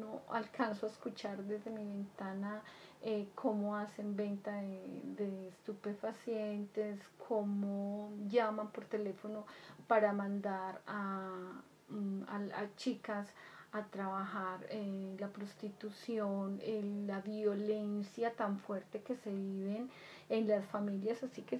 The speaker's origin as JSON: {"language": "Spanish", "country": "Colombia", "said": "Y por la cantidad de corrupción que hay, tan terrible en mi país, Colombia es uno de los países más corruptos en el mundo."}